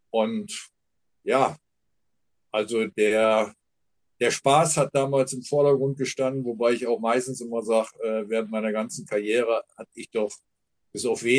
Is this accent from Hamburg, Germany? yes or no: yes; Hamburg, Germany; born there; Am Anfang stand bei mir auch noch drin, dass ich in Aachen geboren worden wurde, aber ich komme ja an für sich gebürtig aus Hamburg.